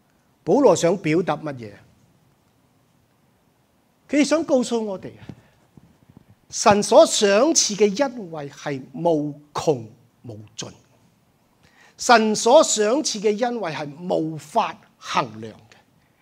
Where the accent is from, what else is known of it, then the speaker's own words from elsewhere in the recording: China; 这个善事不是我们中国人理解的善事